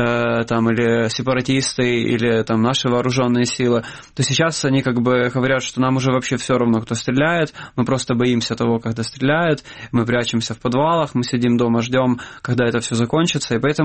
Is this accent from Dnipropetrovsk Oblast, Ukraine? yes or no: no; Donetsk, Donetsk Oblast, Ukraine; moved away; я не был в Донецке уже 5 лет, но этот поезд для меня это как частичка, которая меня связывает с Донецком, с моим родным городом и с моими близкими, которые остались там жить